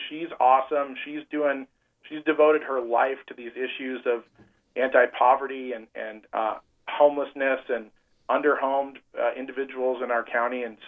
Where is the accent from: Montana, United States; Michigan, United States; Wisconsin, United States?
Montana, United States; including Idaho and Montana, my home state, have acted on this issue